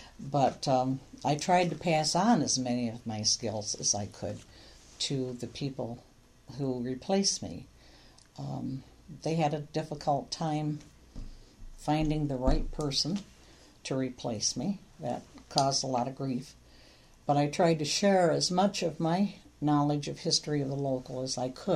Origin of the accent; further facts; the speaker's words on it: Lansing, Michigan, United States; I grew up in Lansing on the north side on Vermont Avenue.